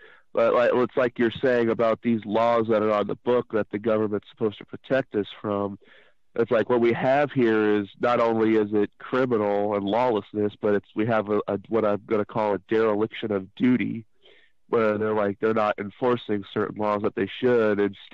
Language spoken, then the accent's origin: English; United States; I am an American refugee because my country has been taken over by a lawless, tyrannical, de facto corporation posing as government in my free country